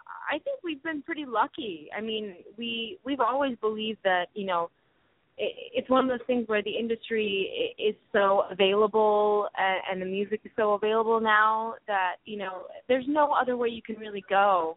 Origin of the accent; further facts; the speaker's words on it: Istanbul, Turkey; I was born and I grew up in Turkey and in Istanbul because my dad's Turkish.